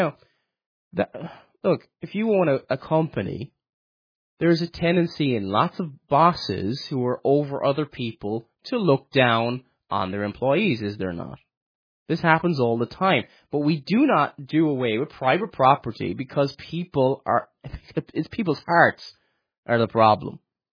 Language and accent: English; Ireland; And because, look, I'm Irish. Irish people speak completely different.